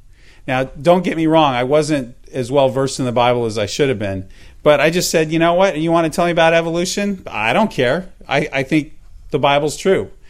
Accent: Loma Linda, California, United States; I grew up in Loma Linda. On one side of the family, I'm a many generation Seventh-day Adventist.

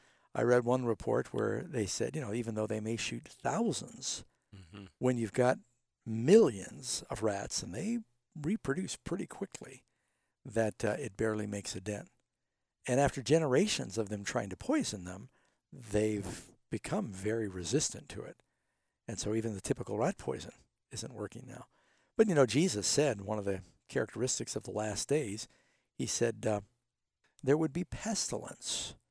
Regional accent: New York City, New York, United States; Yeah, well, I grew up largely in New York City

